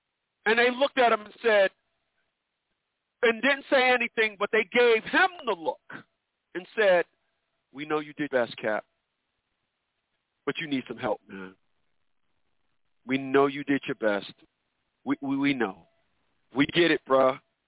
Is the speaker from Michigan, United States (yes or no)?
no; New Jersey, United States; now in Virginia, United States; And I'm from up north. I'm from New Jersey.